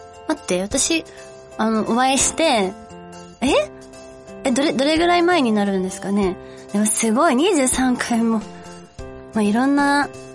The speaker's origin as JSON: {"language": "Japanese", "town": "Yokosuka", "region": "Kanagawa", "country": "Japan", "said": "私の出身は神奈川県の横須賀です。"}